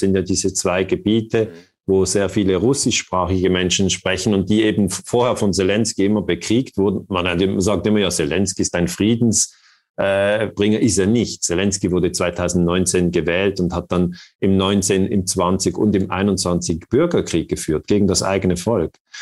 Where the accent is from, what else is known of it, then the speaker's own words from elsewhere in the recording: Switzerland; Ja, also die Schweiz ist ja eigentlich in der gleichen Lage wie Deutschland und Österreich.